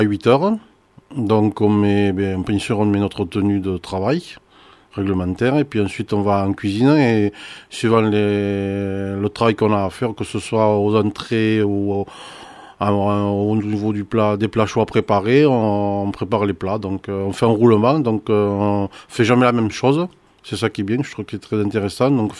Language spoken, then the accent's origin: French; Figeac, Occitanie, France; j'ai 48 ans, je suis né à Figeac, j'ai toujours habité dans la région